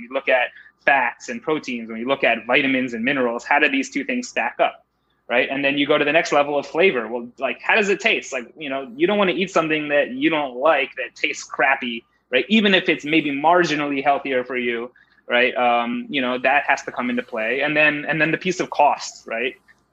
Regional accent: Philadelphia, Pennsylvania, United States; or I'm from Philly, they'd have like a Seitan cheesesteak.

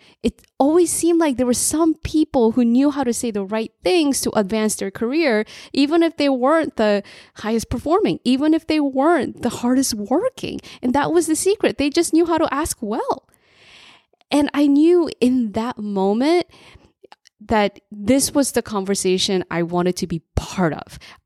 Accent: New Jersey, United States; And throughout my childhood, when I was a latchkey immigrant kid growing up in New Jersey

